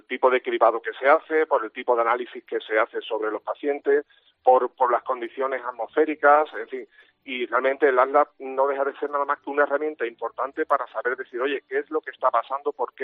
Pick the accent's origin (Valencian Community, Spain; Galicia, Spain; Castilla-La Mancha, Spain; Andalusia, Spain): Andalusia, Spain; nuestra forma de ser como andaluces